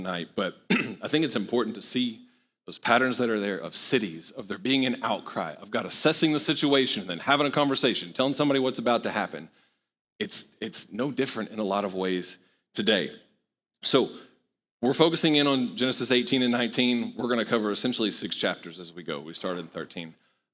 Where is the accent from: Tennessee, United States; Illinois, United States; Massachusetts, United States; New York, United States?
Tennessee, United States; Knoxville; I married into this. I'm from Knoxville.